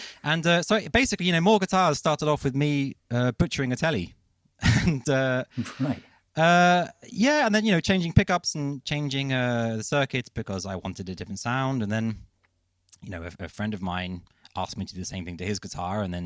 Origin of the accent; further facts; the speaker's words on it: London, United Kingdom; moved away as an adult; now in Copenhagen, Denmark; I'm a Londoner. I was kind of born and raised in London, and I moved to Copenhagen, I think 8 years ago.